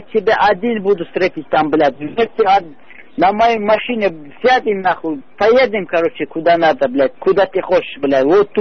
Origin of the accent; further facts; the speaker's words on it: Dagestan, Russia; Я дагестанец